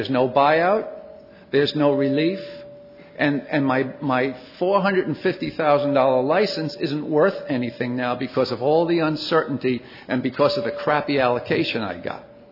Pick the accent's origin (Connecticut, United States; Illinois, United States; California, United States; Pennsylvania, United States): Connecticut, United States; Stonington; by the way. I'm from Stonington, Connecticut